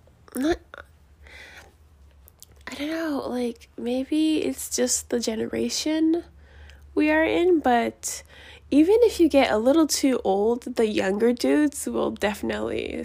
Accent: Arizona, United States; I was raised in Arizona and I was around maybe probably 100 mixed kids.

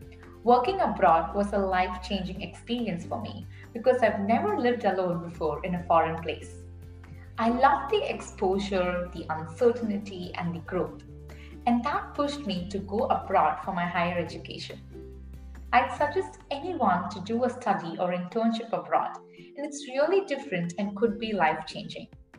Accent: Chennai, Tamil Nadu, India; now in Seattle, United States; I'm originally from Chennai, India, and currently live in Seattle, Washington.

